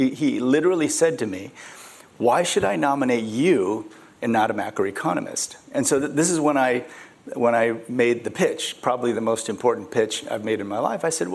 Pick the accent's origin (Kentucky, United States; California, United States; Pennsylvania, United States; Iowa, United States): Iowa, United States; Muscatine; English is a second language; And then for some reason that we're still trying to figure out, we moved to Iowa. We grew up in Iowa.